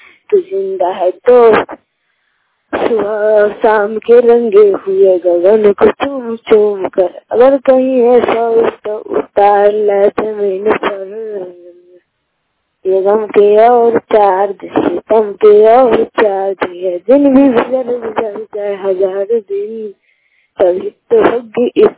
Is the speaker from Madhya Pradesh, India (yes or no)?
no; Mathnamal, Bihar, India; मैं वैशाली जिला के मथनामाल गांव के निवासी हूँ।